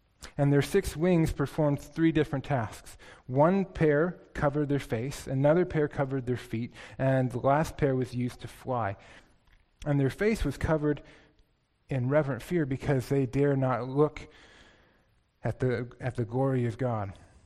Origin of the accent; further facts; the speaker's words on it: United States; it's a reminder to me as an American